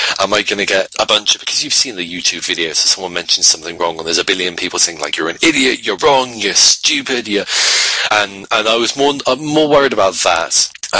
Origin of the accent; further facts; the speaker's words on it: England, United Kingdom; do we care that I'm English?